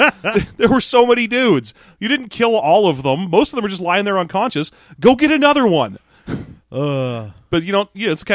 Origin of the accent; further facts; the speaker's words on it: United Kingdom; I mean, I'm British anyway. I'm the one who should be driving.